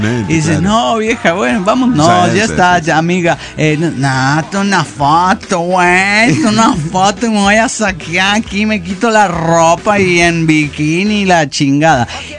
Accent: Reynosa, Tamaulipas, Mexico; de Reynosa, Tamaulipas.

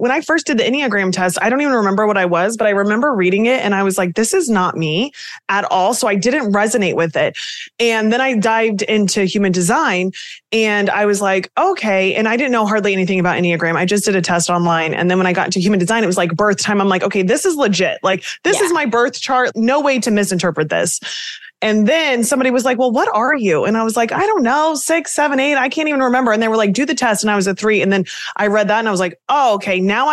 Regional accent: Kansas, United States; now in New Jersey, United States; No way. I'm from Kansas originally.

